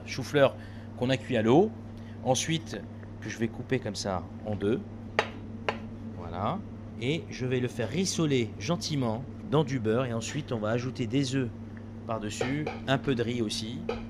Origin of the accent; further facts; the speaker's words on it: Oran, Oran Province, Algeria; now in France; Oui, en Algérie, j'ai grandi à Oran exactement. Je suis arrivé en France en 94.